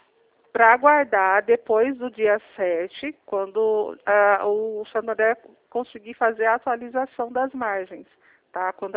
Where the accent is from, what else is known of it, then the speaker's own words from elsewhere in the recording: São Paulo, Brazil; Não, eu sou aqui do estado de São Paulo.